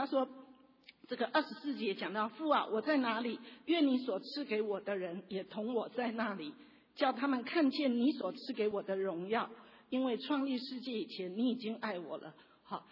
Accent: China; 特别是我们中国人，好，那就是因为我们中国人将来很含蓄

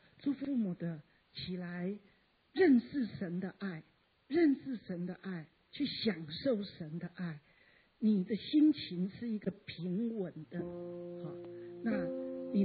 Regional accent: China; 我们教会其实我们中国人都是不太会称赞

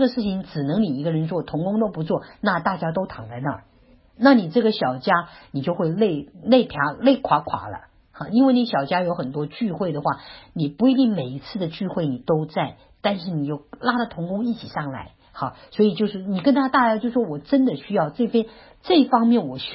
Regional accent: China; moved away as an adult; now in United States; 我们的同事常常笑话我是中国人，好我的口音嘛，我就说没当然啦，我说当然啦，这个我没有口音才怪呢

